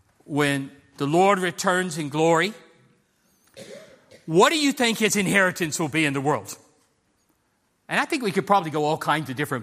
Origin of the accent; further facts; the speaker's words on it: United States; accent: American; You begin talking, and I have to admit, you can't miss it very much because of my accent, that I am American.